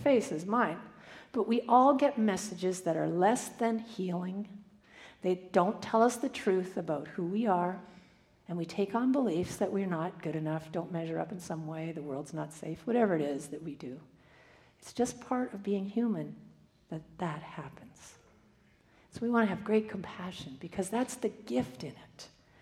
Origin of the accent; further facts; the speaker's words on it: Canada; my first ministry in my hometown in Canada.